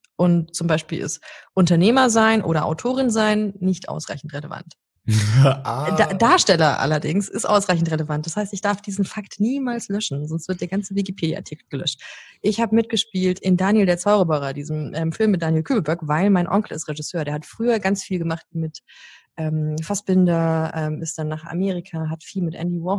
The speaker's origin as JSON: {"language": "German", "town": "Munich", "region": "Bavaria", "country": "Germany", "tie": "born or raised there", "said": "Ich bin in München aufgewachsen und habe München nie verlassen. Habe dann Abi hier gemacht"}